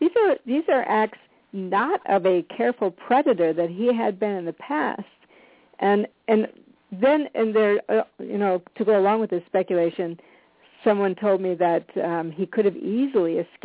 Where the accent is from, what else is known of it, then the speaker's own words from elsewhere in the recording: Michigan, United States; I'm from Michigan, so I know how, and I'm not there now for that same reason.